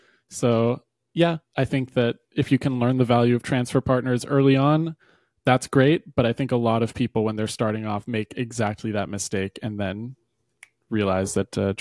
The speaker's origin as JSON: {"language": "English", "country": "United States", "said": "And me just being an American and forgetting which countries require visas, I didn't even look online."}